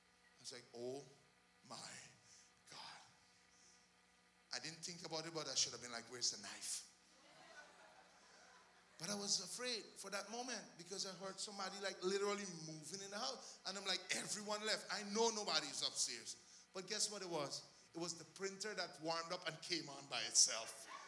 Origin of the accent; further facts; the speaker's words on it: Guyana; We grew up in Guyana, and sheep used to be walking all around.